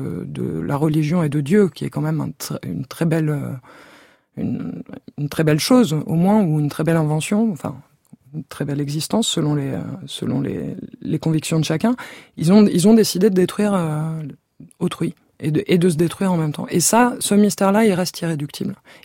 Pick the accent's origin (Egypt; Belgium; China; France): France; Moi, en tant que Française, j'ai écrit ce livre en tant que Française.